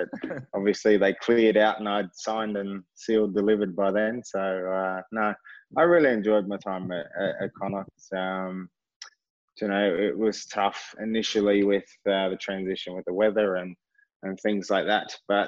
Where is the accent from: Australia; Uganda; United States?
Australia; growing up in Australia, you don't kick the ball a lot.